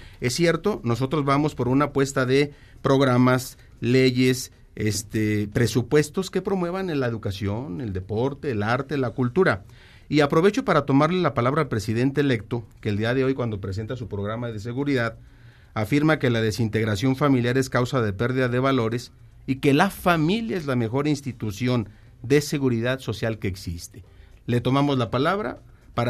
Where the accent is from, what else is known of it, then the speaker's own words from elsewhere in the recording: Jalisco, Mexico; Yo fui alcalde de mi tierra en los Altos de Jalisco, 2004-2006